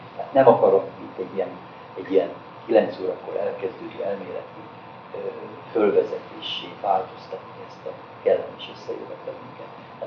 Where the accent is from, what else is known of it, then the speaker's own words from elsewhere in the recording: Pécs, Baranya, Hungary; egy olyan slamban nevelkedtem Pécs külvárosában, ahol a bűn, a bűnözés egy mindennapi jelenség volt